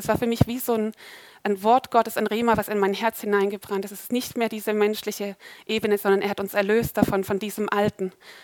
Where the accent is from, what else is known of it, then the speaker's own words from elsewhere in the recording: Baden-Württemberg, Germany; Ich komme aus dem Schwarzwald